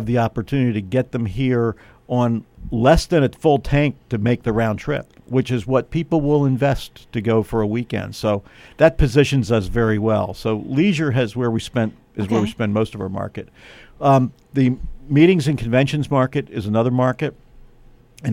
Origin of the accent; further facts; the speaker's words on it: Baltimore, Maryland, United States; born there; moved away as an adult; now in Bethlehem, United States; Well, I was born in Baltimore and came to Lehigh University and never really left.